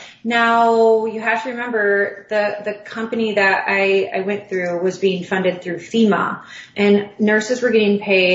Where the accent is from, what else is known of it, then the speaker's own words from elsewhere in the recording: Wisconsin, United States; now in Florida, United States; I was raised actually in Wisconsin, and I live down in Florida.